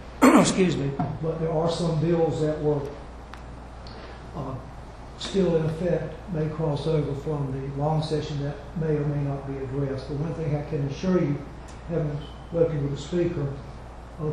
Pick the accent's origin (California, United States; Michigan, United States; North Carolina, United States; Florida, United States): North Carolina, United States; Wilmington; Carolina Beach and Terry Beach are very special to me. I grew up in Wilmington, and I've really enjoyed representing you